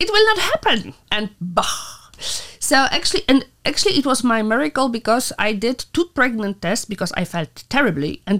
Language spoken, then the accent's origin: English; Warsaw, Masovian Voivodeship, Poland; English is a second language; now in Luxembourg; Although I came from Warsaw, I still discovered Luxembourg.